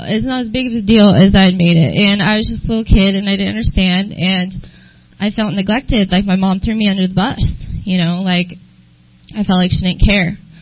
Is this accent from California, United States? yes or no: yes; Valley Center, California, United States; also born or lived in San Diego; I was born in San Diego, obviously, and grew up in Valley Center. I moved there when I was in fourth grade.